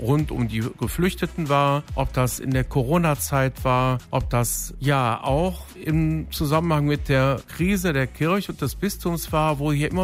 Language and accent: German; Düsseldorf, North Rhine-Westphalia, Germany; ich bin Düsseldorfer, ich bin Rheinländer, ich liebe auch das Bergische Land und eigentlich gehöre ich hierhin.